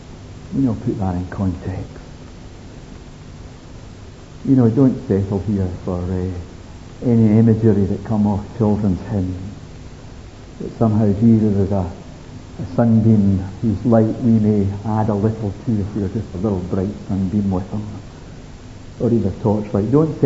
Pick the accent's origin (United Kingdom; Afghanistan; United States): United Kingdom; Scotland; I'm from Ayrshire, you're from Glasgow